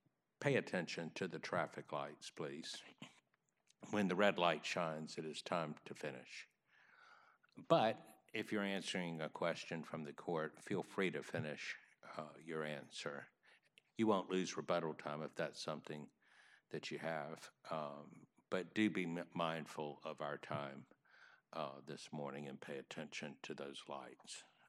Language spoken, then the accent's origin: English; Mobile, Alabama, United States; before being appointed a district judge to the Southern District in my hometown, Mobile, a great place.